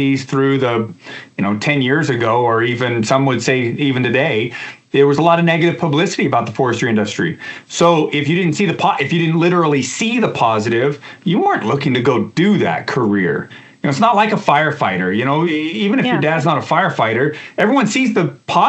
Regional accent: Oregon, United States; I grew up in Northeast Oregon, a very vibrant forestry area.

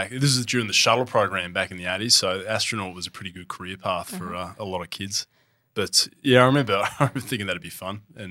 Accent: Newman, Western Australia, Australia; also born or lived in Geraldton / Perth; I was West Australian born, so I grew up in Newman, up north in WA, and I had my whole childhood was kind of through the 80s.

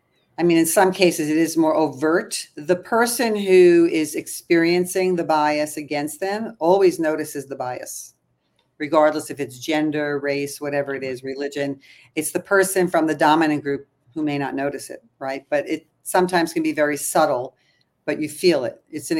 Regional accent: United States; But as an American, I was also treated differently than somebody from Southeast Asia, another woman.

